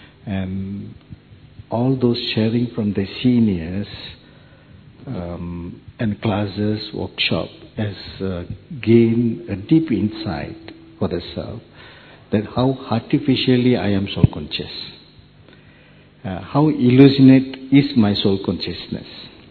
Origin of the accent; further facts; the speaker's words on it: Malaysia; English is a second language; Om Shanti … from Malaysia.